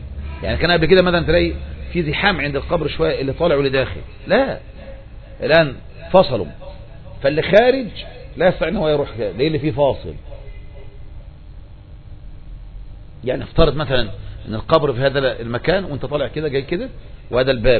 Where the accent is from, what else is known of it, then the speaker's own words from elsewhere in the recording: Egypt; يا الله احنا عندنا في مصر ده يا اخواني كان عملنا ايه ده؟